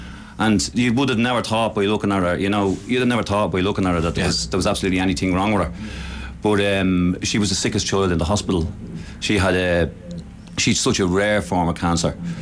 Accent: Dublin, Leinster, Ireland; now in Dunboyne, Ireland; I'm originally from Coolock in Dublin, and I live now in Dunboyne in County Meath.

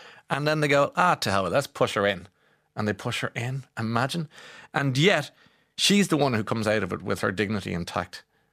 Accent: Ireland; I'm just so embarrassed by it in terms of being an Irish person.

